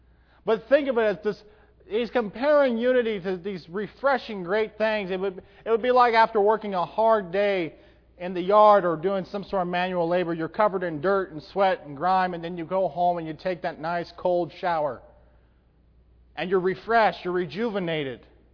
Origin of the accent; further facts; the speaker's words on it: Oregon, United States; But I know, growing up in Oregon, those summer mornings, you had about an hour or so after you woke up that it was cool